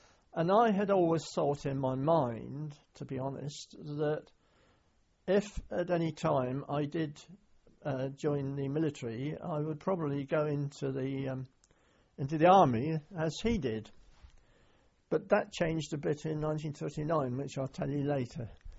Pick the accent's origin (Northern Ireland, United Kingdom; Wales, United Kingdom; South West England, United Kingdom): South West England, United Kingdom; Radstock; born there; Yep, I was born in North Somerset in 1922.